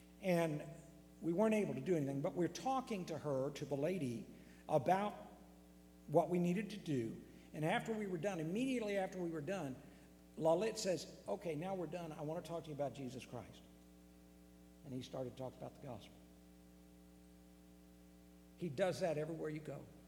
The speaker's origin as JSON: {"language": "English", "region": "Rocky Mountain states", "country": "United States", "tie": "born or raised there", "said": "And I grew up out in the Rocky Mountain states, but they're only half the size of some of these."}